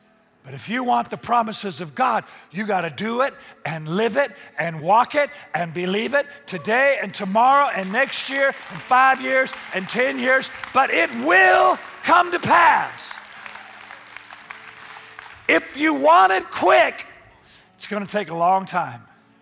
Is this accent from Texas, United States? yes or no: no; Spanaway, Washington, United States; But I grew up in Spanaway. We have pickup trucks and not new ones.